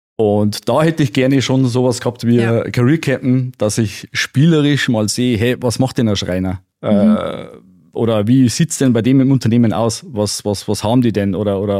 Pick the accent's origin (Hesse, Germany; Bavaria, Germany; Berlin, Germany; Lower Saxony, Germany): Bavaria, Germany; Deggendorf; und bin froh, dass ich jetzt in meiner Heimat in Deckendorf jetzt das auch komplett zu 100% beruflich machen darf.